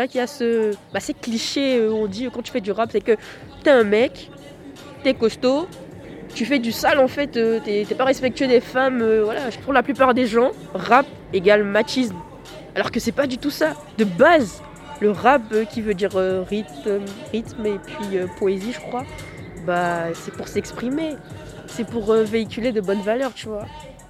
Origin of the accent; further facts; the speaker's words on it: Caen, Normandy, France; je suis rappeuse chanteuse et je viens de Caen. J'ai 23 ans